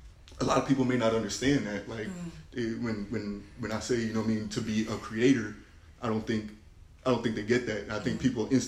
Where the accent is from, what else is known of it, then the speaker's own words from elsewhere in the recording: Pennsylvania, United States; I'm from Pennsylvania.